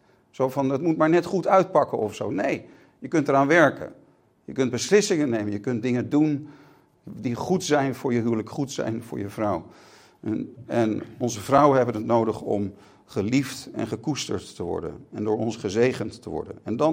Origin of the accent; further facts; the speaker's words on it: West Netherlands, Netherlands; sorry voor het westerse woord, ik kom uit het westen van Nederland